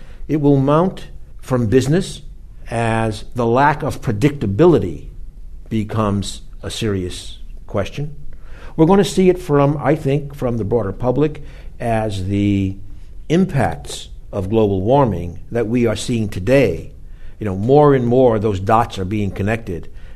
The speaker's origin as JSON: {"language": "English", "town": "Boston", "region": "Massachusetts", "country": "United States", "tie": "born or raised there", "said": "And in a lot of cities, including my hometown, Boston, we have a lot of very, very old pipe."}